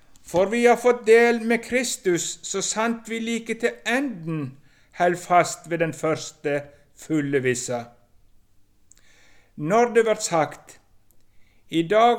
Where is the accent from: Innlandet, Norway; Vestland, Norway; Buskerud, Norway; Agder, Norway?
Vestland, Norway; accent: Hordaland dialect; now in Sogn, Norway; og kommer bort ifra... Jeg er hordalending som bor i Sogn, så hva jeg synes jeg har mest av, det er nok hordalandsdialekt, men det er vel gjerne litt islett av Sogn av og til.